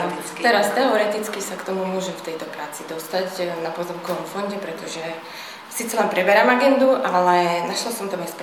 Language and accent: Slovak; Košice, Košice Region, Slovakia; pochádzam z Košic.